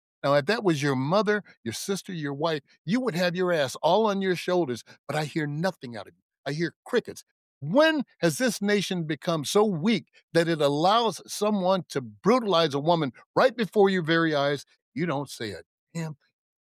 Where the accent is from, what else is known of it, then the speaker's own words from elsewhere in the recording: Memphis, Tennessee, United States; Here I came from Memphis, Tennessee, a southern country, and had no idea what I was facing.